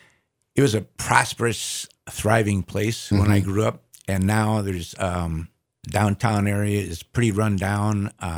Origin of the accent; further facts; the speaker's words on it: Kenosha, Wisconsin, United States; also born or lived in Racine; There's a huge Italian presence where I grew up in Kenosha and Racine.